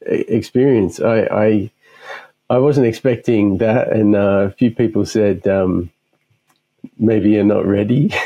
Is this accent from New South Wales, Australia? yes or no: yes; Sydney, New South Wales, Australia; I'm from Australia originally, Sydney, Australia.